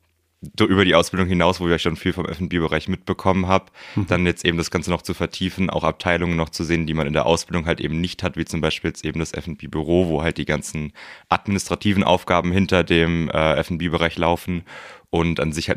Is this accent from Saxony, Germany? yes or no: no; Sonthofen, Bavaria, Germany; Hier aus Sonthofen.